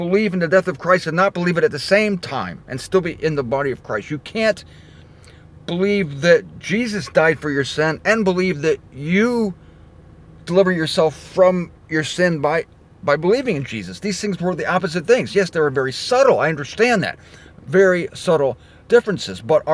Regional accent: Ohio, United States; And I'm a punk from Ohio

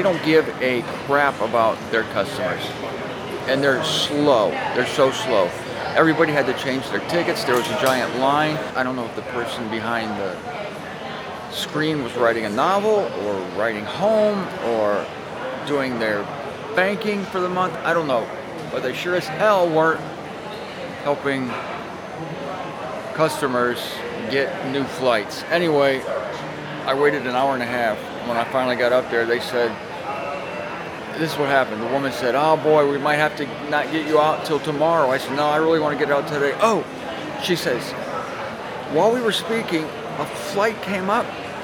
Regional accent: Canton, Ohio, United States; which I'd obviously missed my connecting flight to Canton, Ohio, my hometown.

